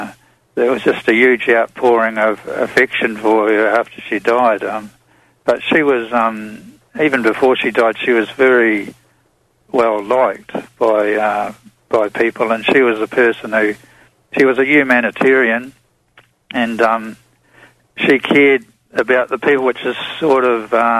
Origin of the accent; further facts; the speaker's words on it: New Zealand; now in Australia; I'm an Australian, well, New Zealander, actually, but I've been living in Australia for about 20-odd years